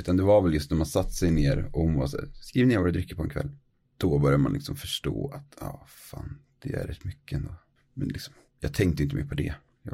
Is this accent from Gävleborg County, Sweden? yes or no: yes; Gävle, Gävleborg County, Sweden; hemma i Gävle